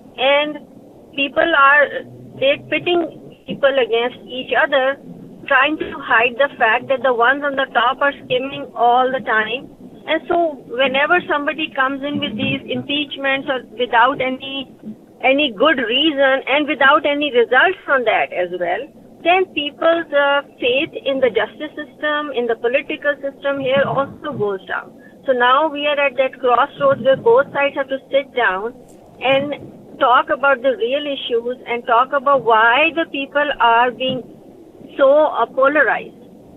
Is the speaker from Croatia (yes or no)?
no; Pakistan; now in United States; I'm originally from Pakistan